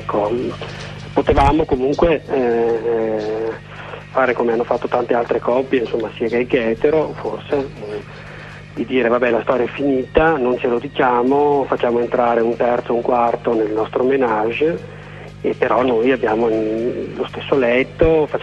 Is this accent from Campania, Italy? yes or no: no; Veneto, Italy; Sono della provincia, però sono veronese, sì sì.